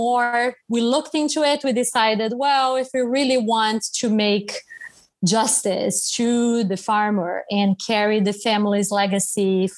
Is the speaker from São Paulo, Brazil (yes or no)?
yes; Batatais, São Paulo, Brazil; I was born and raised in Brazil. So I was born on the countryside of Brazil.